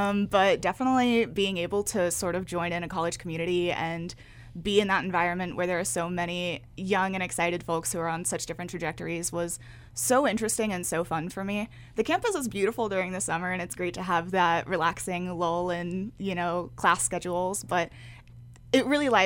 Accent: Austin, Texas, United States; I'm from Austin, Texas.

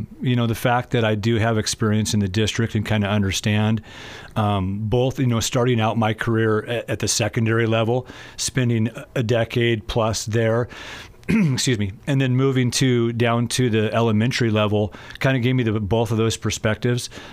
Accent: New Plymouth, Idaho, United States; I'm not, actually. I'm actually from Idaho. Grew up in New Plymouth, Idaho.

